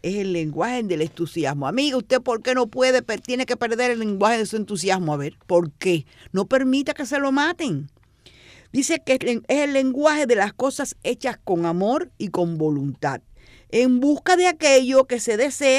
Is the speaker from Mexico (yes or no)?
no; Cuba; como decimos cubanos